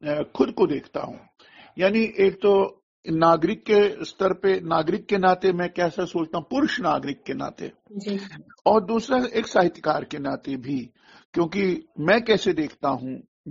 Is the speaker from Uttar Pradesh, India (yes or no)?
no; Jammu and Kashmir, India; और कश्मीर, और कश्मीर की जो पृष्ठभूमि सांस्कृतिक है, सांस्कृतिक स्वराज्य जो उसका है